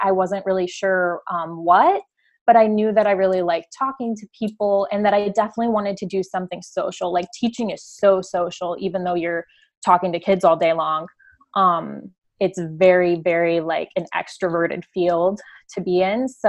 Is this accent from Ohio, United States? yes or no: yes; Akron, Ohio, United States; So I grew up in Akron, Ohio, and I attended for my undergraduate degree, a Catholic college called John Carroll